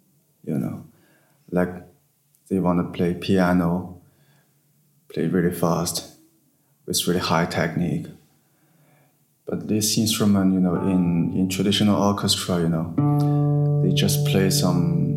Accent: China; English is a second language; and I'm from China, and I play the Chinese traditional instrument.

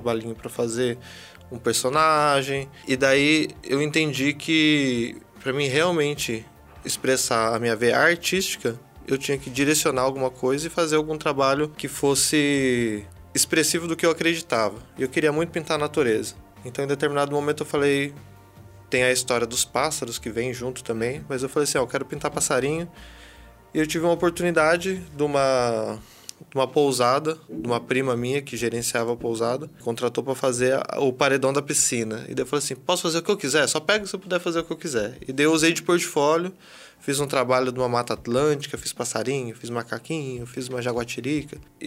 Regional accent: Salesópolis, São Paulo, Brazil; Eu sou do estado de São Paulo. Já visitei, assim, o trânsito entre a capital e tal, mas nasci em Salesópolis, que é uma cidadezinha pequenininha, onde nasce o Rio Tietê, um dos rios mais importantes do estado.

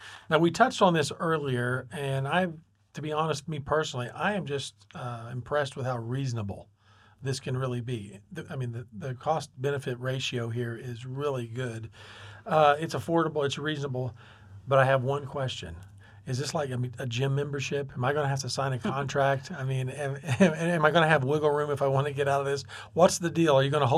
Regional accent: Oklahoma, United States; Hey, you know what? I grew up in Canadian County, and I came from a farming community.

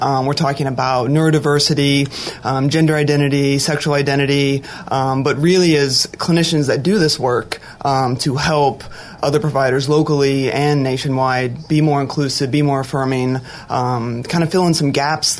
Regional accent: Midwest, United States; now in Gainesville, United States; I live in Florida. I'm from the Midwest, but I live

